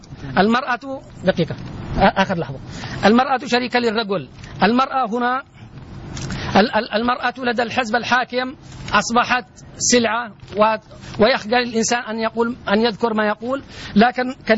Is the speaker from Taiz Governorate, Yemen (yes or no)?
yes; Taiz, Taiz Governorate, Yemen; وأحيي أهل تعز وأنا من أبناء تعز من هذا المكان